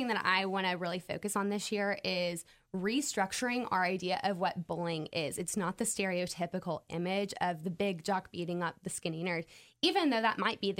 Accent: Texas, United States; I get to represent my home state, which is very exciting.

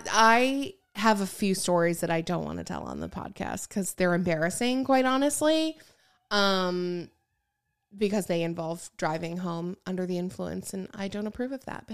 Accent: Michigan, United States; like I grew up in Michigan. Mm-hmm. We lived very close to Grand Haven, which is where the Coast Guard is.

